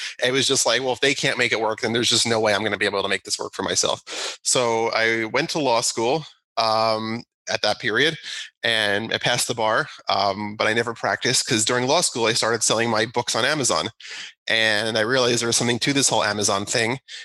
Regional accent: New Jersey, United States; now in Long Island, United States; So I grew up in New Jersey, and then I moved in with my wife in the city in Manhattan, East Village, for a while.

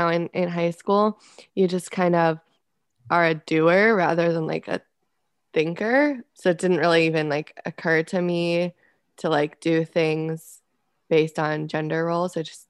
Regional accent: Scottsdale, Arizona, United States; moved away as an adult; I'm from Scottsdale, Arizona. I did the ROTC program at University of Arizona.

